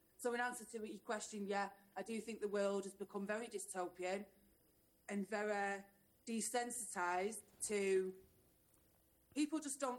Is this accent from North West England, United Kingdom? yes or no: yes; Salford, North West England, United Kingdom; I grew up in Sedgley Park, which is a majorly Jewish area. I went to a Catholic school, and we used to go to Broughton House, and we learnt about the Second World War